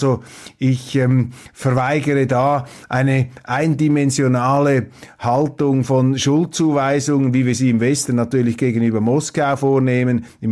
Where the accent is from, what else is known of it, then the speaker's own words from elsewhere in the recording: Switzerland; Also wir sind hier wirklich etwas fassungslos, wenn wir als Schweizer diese Verkrampfungen betrachten.